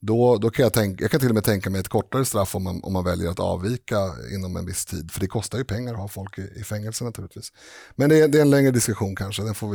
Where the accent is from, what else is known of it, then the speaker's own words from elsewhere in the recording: Stockholm, Stockholm County, Sweden; jag är ju uppväxt på Södermalm i Stockholm, som ju är också coolt idag.